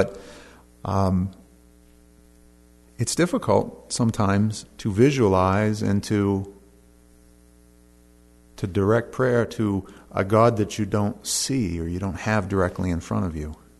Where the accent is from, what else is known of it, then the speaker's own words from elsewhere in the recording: East Millinocket, Maine, United States; I grew up in East Millinocket